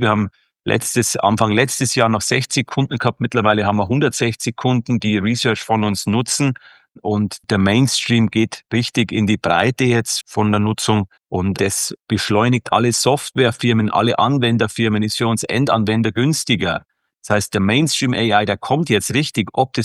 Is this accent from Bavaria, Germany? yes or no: yes; Bavaria, Germany; now in Zürich, Switzerland; als gebürtiger Chiemgauer am Chiemsee aufgewachsen, aber jetzt halt hier seit 20 Jahren in der Schweiz